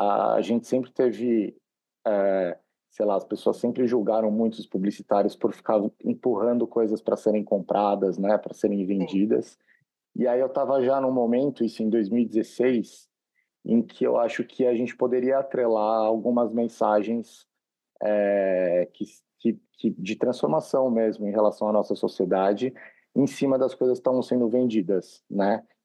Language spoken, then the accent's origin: Portuguese; São Paulo, Brazil; Eu sou de São Paulo, sou da Zona Norte